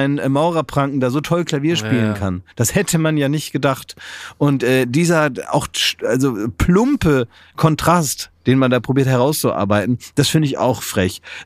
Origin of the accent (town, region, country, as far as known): Berlin, Germany